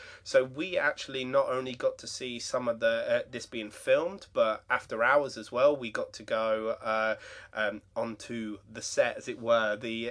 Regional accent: England, United Kingdom; And as an English person, you think jingoistic, you think nationalistic

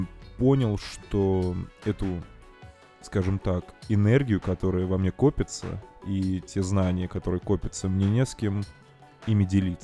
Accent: Vladimir, Vladimir Oblast, Russia; Ну, в общем-то, мы из Владимира

